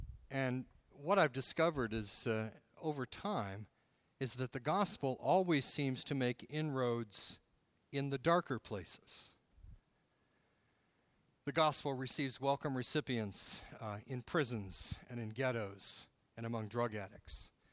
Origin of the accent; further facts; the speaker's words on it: Michigan, United States; Remember, I grew up in Michigan.